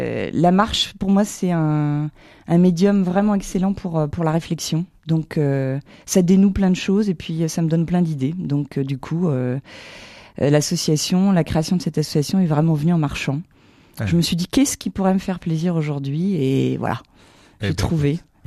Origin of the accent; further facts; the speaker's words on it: Crépy-en-Valois, Hauts-de-France, France; Je suis née à Crépy-en-Valois.